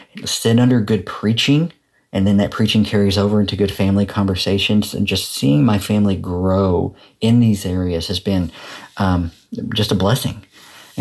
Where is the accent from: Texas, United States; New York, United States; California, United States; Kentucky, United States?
Kentucky, United States; I am from Eastern Kentucky, and I live different places through Eastern Kentucky, but I'm from that area